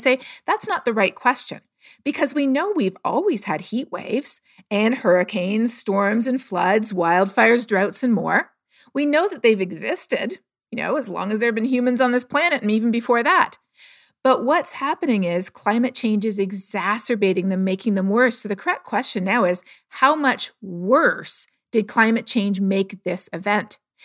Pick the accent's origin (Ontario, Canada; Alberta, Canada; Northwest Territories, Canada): Ontario, Canada; Toronto; So, you know, I grew up in Toronto and our house didn't have air conditioning.